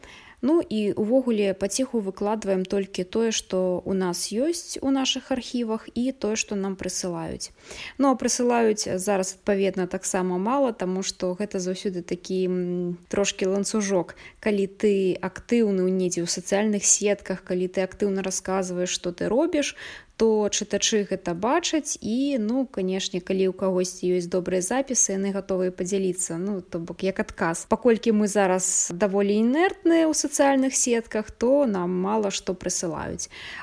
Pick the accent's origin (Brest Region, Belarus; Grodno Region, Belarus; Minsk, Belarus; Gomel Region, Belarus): Brest Region, Belarus; паколькі мы самі з Берасцейшчыны, мы ведаем больш людзей з Берасцейшчыны.